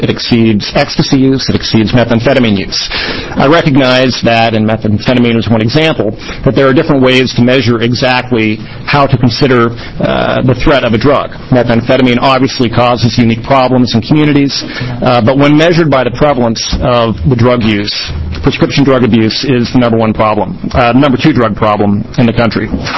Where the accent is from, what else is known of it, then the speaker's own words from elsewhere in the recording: Oregon, United States; not only to Oregon, which happens to be my home state, and I'm always glad to get back